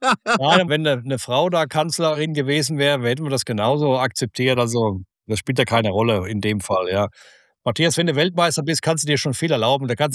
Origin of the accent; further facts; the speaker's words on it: Frankfurt, Hesse, Germany; ich komme ja aus Frankfurt, das sind, glaube ich, 15 Kilometer bis zum Römer.